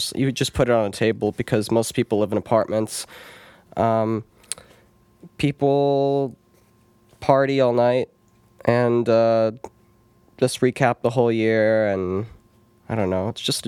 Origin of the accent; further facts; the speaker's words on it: Russia; now in United States; I'm from Russia, where people celebrate Russian holidays. As an immigrant, as a lot of immigrants do, they pretty much bring their own traditions, holidays here